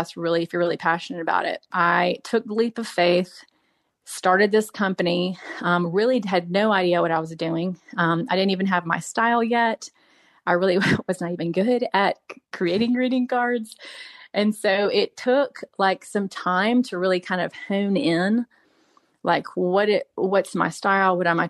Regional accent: Charleston, South Carolina, United States; And even looking back, like even growing up in Charleston, you know, like so much of that influenced the artist that I am

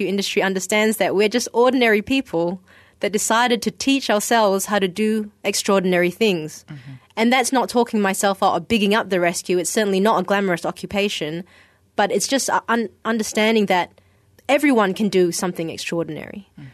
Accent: Malaysia; I was brought up in Malaysia

